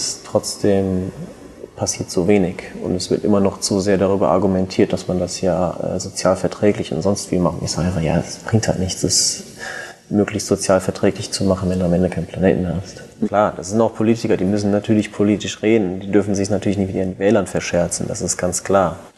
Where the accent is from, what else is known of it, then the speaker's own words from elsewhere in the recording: Bretzenheim, Rhineland-Palatinate, Germany; Ich bin in Bretzenheim aufgewachsen.